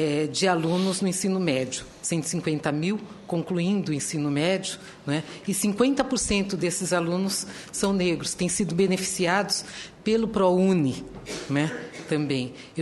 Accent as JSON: {"language": "Portuguese", "town": "São Luís", "region": "Maranhão", "country": "Brazil", "also_born_or_lived": "São Paulo", "said": "Só que ela é de outro município, eu sou de São Luís."}